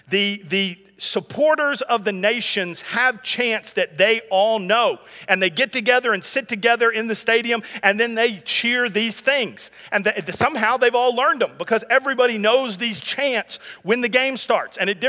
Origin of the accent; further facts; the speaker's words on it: United States; Primarily, because I'm an American, I like to root for the American team.